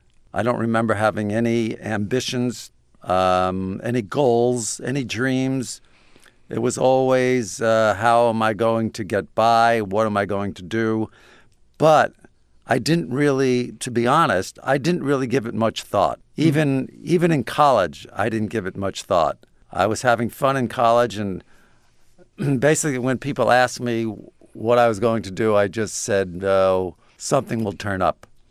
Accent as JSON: {"language": "English", "town": "Brooklyn", "region": "New York", "country": "United States", "tie": "born or raised there", "said": "I grew up in Brooklyn in in Sheepshead Bay. I lived right under the Belt Parkway"}